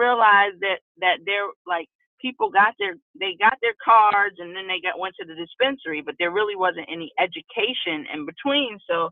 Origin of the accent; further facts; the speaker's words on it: Connecticut, United States; I'm a nurse from Connecticut, and I want to work in the cannabis industry.